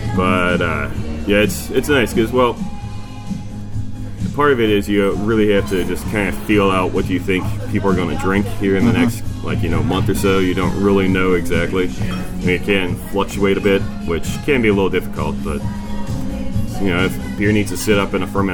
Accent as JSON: {"language": "English", "town": "Cincinnati", "region": "Ohio", "country": "United States", "said": "I'm from Cincinnati, so I was looking at closer to Cincinnati."}